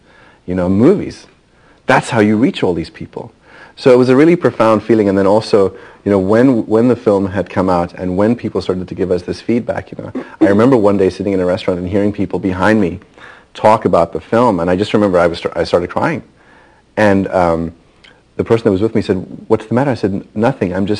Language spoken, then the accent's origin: English; South Africa; when I grew up in South Africa, and I was born there